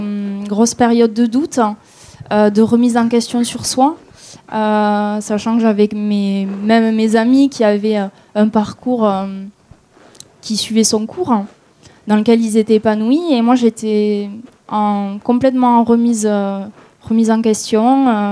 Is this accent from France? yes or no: yes; Toulouse, Occitanie, France; Alors, moi, je viens de Toulouse, j'ai 25 ans.